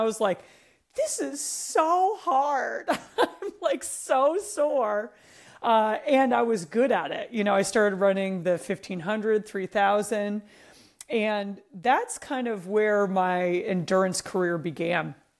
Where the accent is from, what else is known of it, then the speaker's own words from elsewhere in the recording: Vermont, United States; my parents threw us into every sport imaginable growing up in Vermont